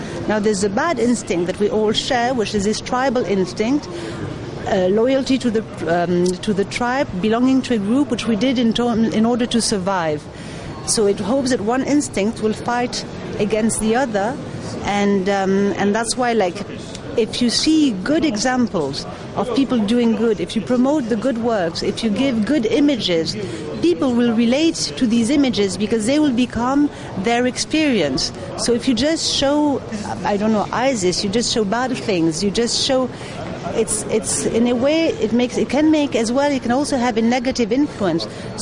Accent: Switzerland; also born or lived in Italy / Hong Kong / Bali; now in England, United Kingdom; I'm multicultural myself. I'm from Switzerland, from Italy. I live in England. I used to live in Hong Kong, Bali

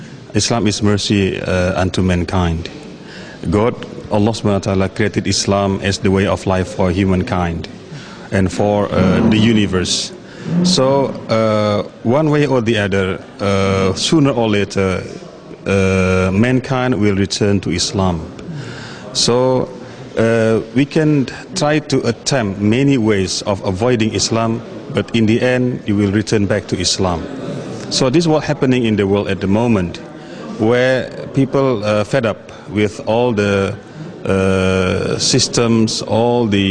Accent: Indonesia; I'm from Indonesia.

